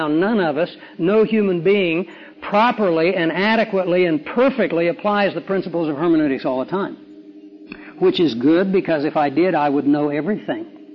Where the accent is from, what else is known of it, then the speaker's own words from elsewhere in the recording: Australia; I said, now, I'm from Australia and here I am in China.